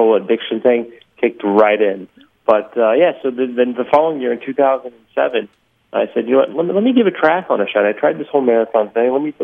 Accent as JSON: {"language": "English", "region": "Texas", "country": "United States", "tie": "born or raised there", "said": "Actually, I grew up in Texas, and no, I did play baseball, football, basketball, soccer."}